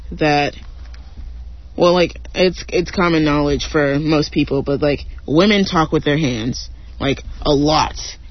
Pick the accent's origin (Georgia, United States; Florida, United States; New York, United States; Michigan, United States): Michigan, United States; Detroit; born there; Anyways, I was born in Detroit. I have an excuse.